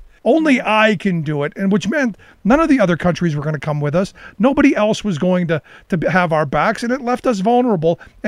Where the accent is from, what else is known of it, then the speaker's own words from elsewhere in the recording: Cleveland, Ohio, United States; Yeah, I occasionally go back home to Cleveland. I grew up in Cleveland.